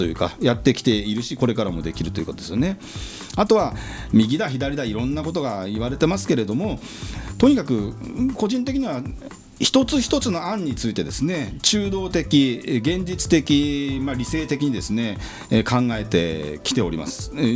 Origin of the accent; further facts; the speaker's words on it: Yokohama, Kanagawa, Japan; 私は南武線の夜行、横浜市鶴見区の夜行、南武線の夜行というところが出身なんですけどね、夜行小学校、夜行中学校、鶴見高校という、まあ、地元なんですけれども、